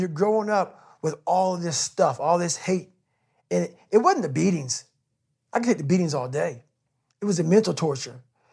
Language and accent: English; Buffalo, New York, United States; born there; also born or lived in Indiana; I was born in Buffalo, New York.